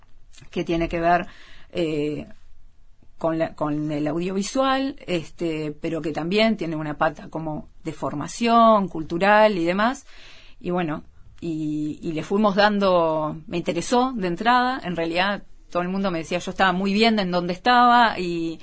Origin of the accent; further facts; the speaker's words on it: Montevideo, Uruguay; Yo soy de Reducto también. Ah. Es en este momento mi barrio, fue el barrio en que nací y el de mis abuelos, claro.